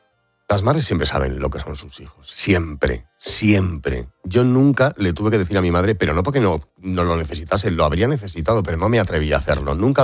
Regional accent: Madrid, Community of Madrid, Spain; also born or lived in Sabiñánigo; me he tenido que ir primero a Pirineos, que era mi infancia, aunque yo soy madrileño, pero madre aragonesa. Todos nuestros recuerdos de colegio, de amigos, de vacaciones están en el Pirineo Aragonés, en un pueblo de montaña, en Sabiñánigo.

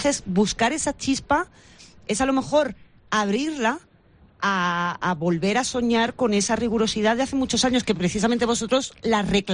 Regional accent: Granada, Andalusia, Spain; todos los granadinos que somos granadinos nos sentimos realmente apabullados por ellas dos.

